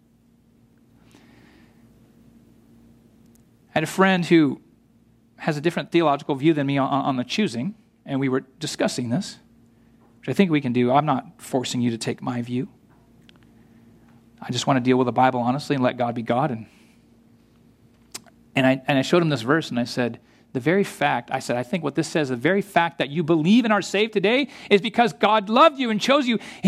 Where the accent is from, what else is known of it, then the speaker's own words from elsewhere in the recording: United States; Because Lord, I'm prone to think in individualistic terms because I'm an American.